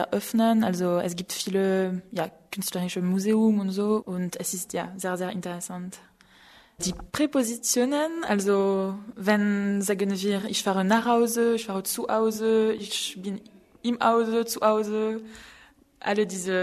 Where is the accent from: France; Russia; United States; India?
France; Bar-le-Duc, Grand Est; German is a second language; ich komme aus Frankreich, aus Bar-le-Duc. Es ist in Lothringen und ich bin im Jahre 1987 geboren.